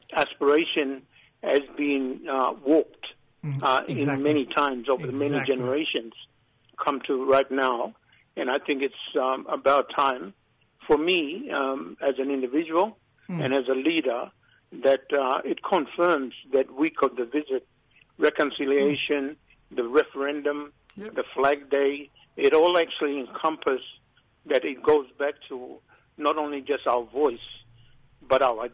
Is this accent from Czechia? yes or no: no; Ugar, Queensland, Australia; from Ugar and Mer descendants from Murray Island.